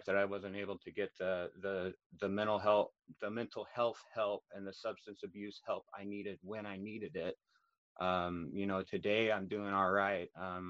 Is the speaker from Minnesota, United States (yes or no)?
no; Ketchikan, Alaska, United States; I'm 35 years old. I'm from Ketchikan, Alaska. Like the other candidates, I too was born and raised here.